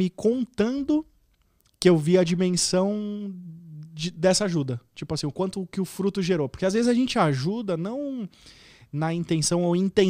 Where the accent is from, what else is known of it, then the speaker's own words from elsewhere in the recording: São Paulo, Brazil; a gente veio de origem humilde, eu também vim da periferia de São Paulo, morava num bairro chamado Terceira Divisão, só quem é da Zona Leste, mas assim, muito da Zona Leste, que sabe onde que é esse lugar.